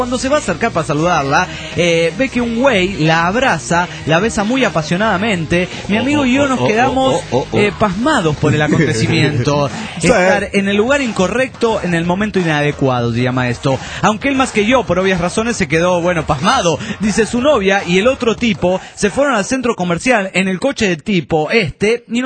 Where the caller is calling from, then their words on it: San Luis, Argentina; de San Luis, Argentina.